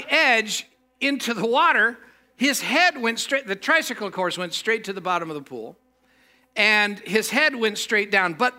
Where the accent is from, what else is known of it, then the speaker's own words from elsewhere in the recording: Castro Valley, California, United States; I grew up in the East Bay in Castro Valley